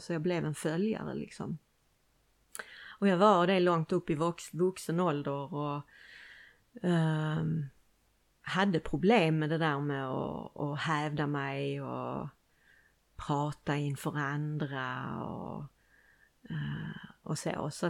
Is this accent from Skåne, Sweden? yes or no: yes; Limhamn, Skåne, Sweden; Jag är uppväxt på Limhamn faktiskt.